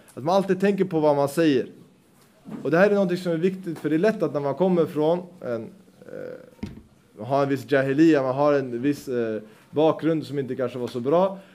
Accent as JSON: {"language": "Swedish", "country": "Sweden", "said": "Här, jag är själv svensk, så man ska inte säga att jag är rasistisk på något sätt."}